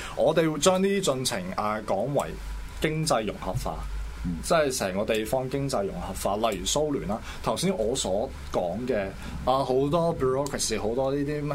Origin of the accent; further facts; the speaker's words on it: Hong Kong; 入口多元文化，絕對可以令到我哋香港人嘅生活質素提高嘅